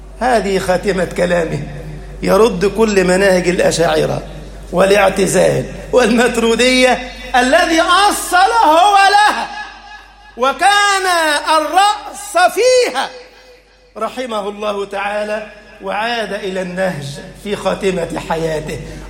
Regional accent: Egypt; اللهم اجعل بلدنا مصر أمنا أمانا، سخاء رخاء.

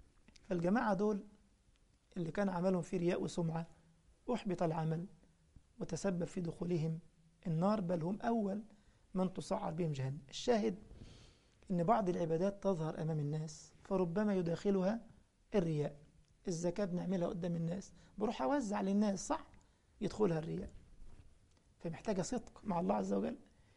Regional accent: Egypt; المسجد عندنا في مصر وانا كنت امام المسجد

